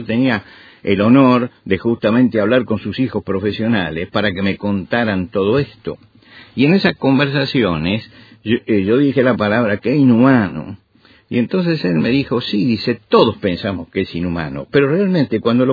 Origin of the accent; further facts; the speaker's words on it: Argentina; hay una frase que fue muy, muy famosa en mi país, muy famosa en mi país, que la repetía el general Perón cuando fue gobierno.